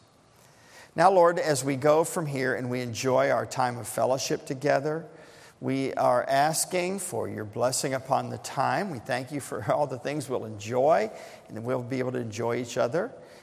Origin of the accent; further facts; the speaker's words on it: United States; as an American, we have been given the First Amendment